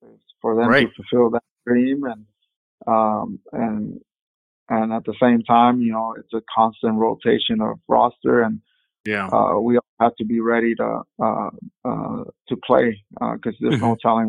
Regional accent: San Antonio, Texas, United States; now in Mexico; I'm Mexican American, we're born and raised in San Antonio, Texas, mm-hmm. but have lived the last 13 years in Mexico.

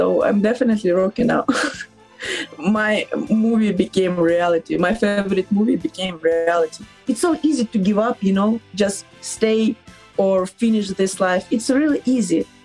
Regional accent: Ukraine; English is a second language; I'm proud to be Ukrainian. I'm proud to be that I'm from Ukraine

